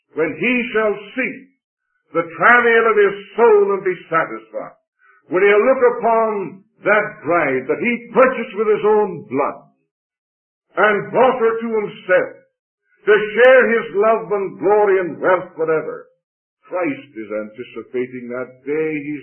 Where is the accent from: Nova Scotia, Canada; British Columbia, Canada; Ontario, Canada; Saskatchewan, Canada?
Ontario, Canada; Stratford; they came out on a huge stage in my hometown, Stratford. And of course, 60,000 people assembled in that little city of approximately 18,000 normally.